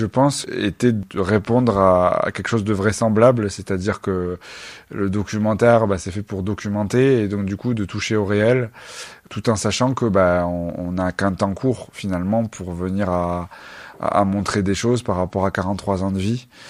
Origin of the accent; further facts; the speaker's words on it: Narbonne, Occitanie, France; en tout cas dans ma jeunesse, à Narbonne